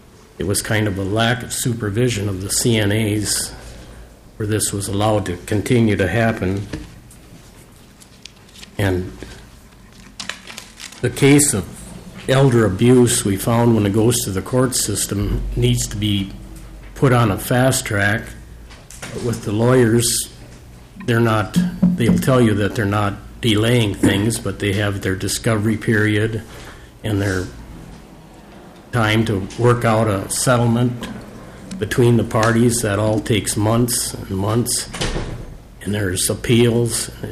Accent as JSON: {"language": "English", "town": "Bryceland", "region": "Minnesota", "country": "United States", "said": "I'm from Bryceland, Minnesota. That's in south central Minnesota, 30 miles west of Albert Lea."}